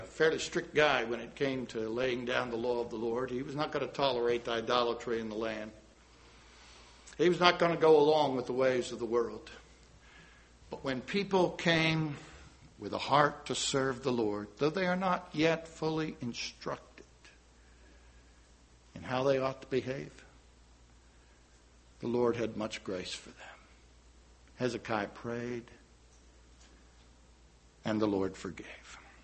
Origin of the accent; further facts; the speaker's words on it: Pennsylvania, United States; No, sir, I grew up in Pennsylvania. I said, I grew up on property that my mother grew up on. We were still on the old farm property of my grandpa.